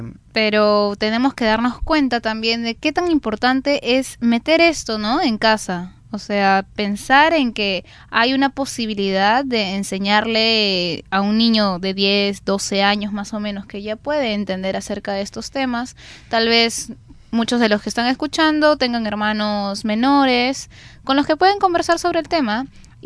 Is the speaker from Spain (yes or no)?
no; Peru; nos va a unir más como peruanos